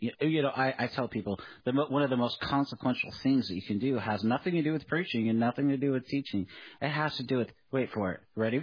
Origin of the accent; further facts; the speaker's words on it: Seattle, Washington, United States; also born or lived in Boise; I've lived in three different states. I grew up in Seattle. I lived in Boise.